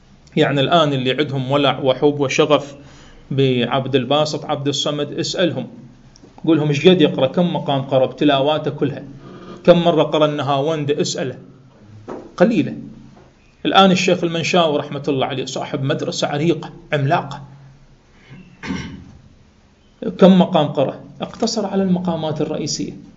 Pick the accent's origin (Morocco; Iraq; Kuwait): Iraq; هذا تراثي أنا كعراقي، ليش ما أحاول أهضمه وأوصله للآخرين؟